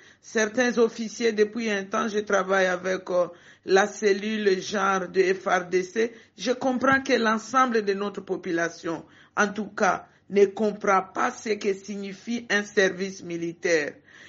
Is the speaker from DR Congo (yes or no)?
yes; DR Congo; Je suis de la RDC